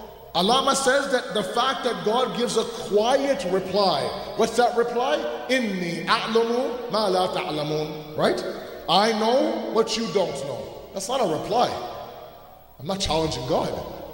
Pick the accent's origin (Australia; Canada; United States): Canada; Toronto, Ontario; I remember growing up in Toronto